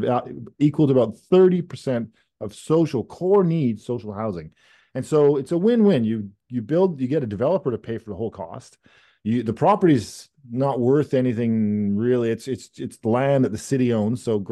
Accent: Langley, British Columbia, Canada; I grew up in Langley.

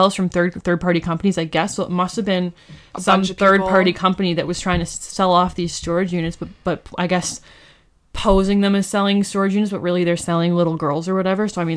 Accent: Whitby, Ontario, Canada; even in my hometown in Whitby

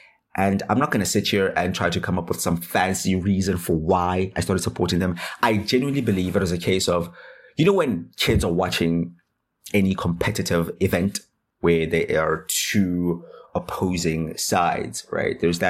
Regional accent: South Africa; I am from South Africa, right?

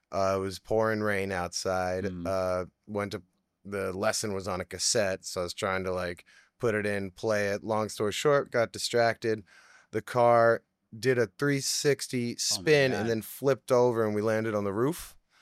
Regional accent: North Salem, New York, United States; Well, grew up in Westchester in North Salem.

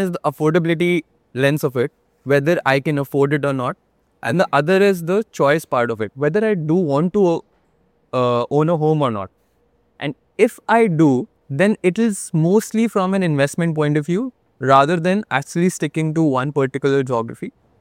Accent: Delhi, India; Born and brought up in Delhi, yes.

